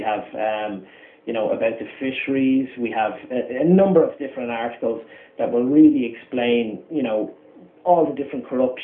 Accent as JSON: {"language": "English", "country": "Ireland", "said": "we don't mind being European citizens, but we're Irish citizens first"}